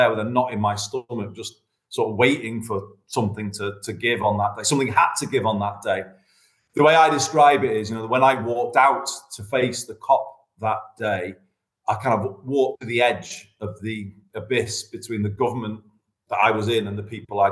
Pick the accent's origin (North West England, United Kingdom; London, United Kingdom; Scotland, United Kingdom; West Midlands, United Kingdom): North West England, United Kingdom; Leigh; And I was growing up in the Lee area, which I came on to represent as an MP. But, you know, that was the heart of the Lancashire coalfield.